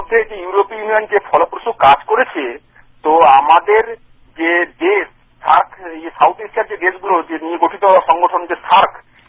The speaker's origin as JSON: {"language": "Bangla", "country": "India", "said": "আমি একজন ভারতীয় নাগরিক হিসেবে আমি এটা মনে করি"}